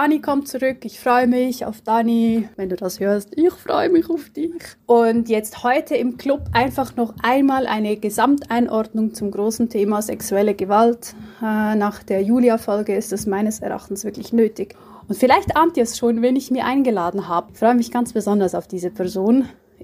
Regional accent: Switzerland; das betrifft uns Schweizerinnen auch und eben halt auch nicht so knapp. Und weil ich ja aus einer freikirchlichen Prägung komme

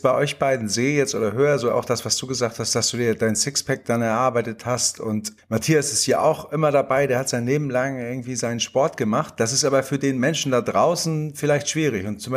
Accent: Hamburg, Germany; ich wohne so ein bisschen außerhalb, wenn du ein paar Meter gehst oder wenn du einfach mal hier in Hamburg als Hamburger Jung kannst du auch mal an der Elbe spazieren gehen

